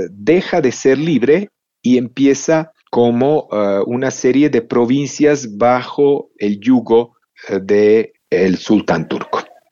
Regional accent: Serbia; Spanish is a second language; en caso del pueblo serbio, mi pueblo, nosotros tenemos una tradición de siglos de estado

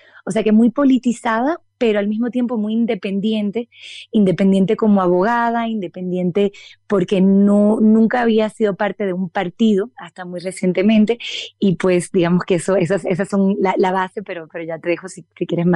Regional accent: Santo Domingo, Dominican Republic; also born or lived in Paris, France; Soy francesa y dominicana. Nací en París y crecí en República Dominicana. Soy una francesa de República Dominicana porque fui al liceo francés y estuve muy vinculada con la comunidad francesa de Santo Domingo, de la que soy parte

